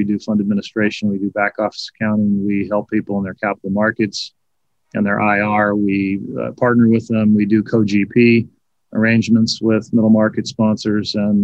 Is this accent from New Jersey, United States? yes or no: no; California, United States; now in Portland, United States; Yeah, born and raised in California, been in Portland for close to 30 years, started the company in 1992, so been here a long time.